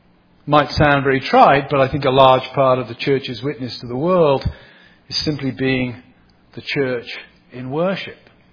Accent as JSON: {"language": "English", "town": "Birmingham", "region": "West Midlands", "country": "United Kingdom", "tie": "born there", "said": "I was born in Birmingham, which in the middle of the 19th century was the sort of the powerhouse."}